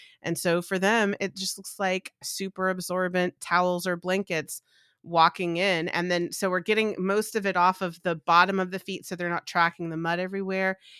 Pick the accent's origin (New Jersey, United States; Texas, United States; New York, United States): Texas, United States; Austin; So I had a client in Central Texas, where I'm from Austin.